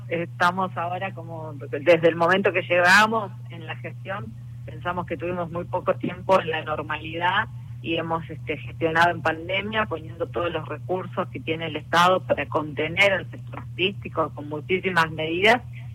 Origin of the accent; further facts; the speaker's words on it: Argentina; Como argentinos empezar a caminar hacia el proceso de la reconstrucción